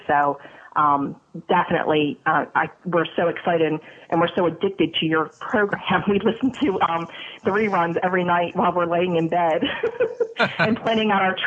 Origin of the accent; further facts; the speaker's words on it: Baltimore, Maryland, United States; we're from Baltimore, Maryland.